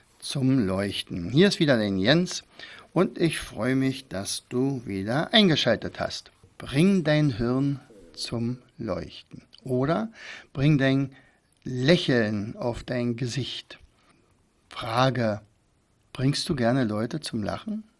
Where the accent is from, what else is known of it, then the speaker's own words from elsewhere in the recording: Rauen, Brandenburg, Germany; Rauen ist mein Heimatdorf, 2000 Einwohner.